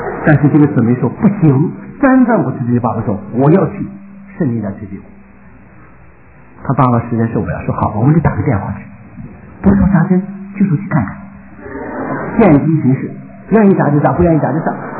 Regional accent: China; 那作为一个中国人，看着中国的强大起来，过去的屈辱都去掉，当然很高兴。

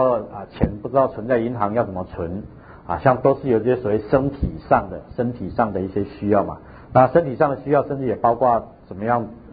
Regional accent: China; 像我们中国人菜一定要煮的，怎么会生着吃呢？

